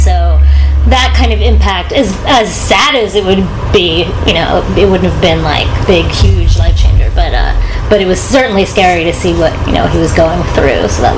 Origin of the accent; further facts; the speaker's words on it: Philadelphia, Pennsylvania, United States; I'm a Philly girl.